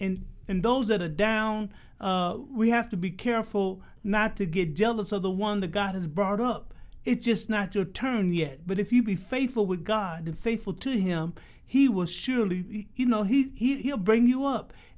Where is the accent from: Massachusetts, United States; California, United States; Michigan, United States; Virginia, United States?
Michigan, United States; Detroit; I'm from Detroit. And you always have cars in Detroit.